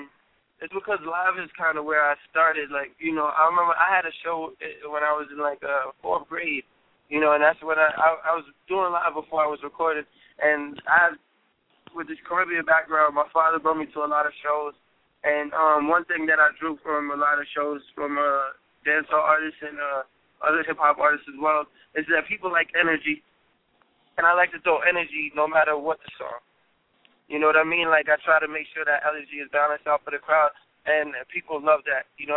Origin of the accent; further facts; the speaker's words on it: Bronx, New York, United States; So like I'm from the North Bronx, uptown. You know, I got a different culture coming from where I'm about to talk about.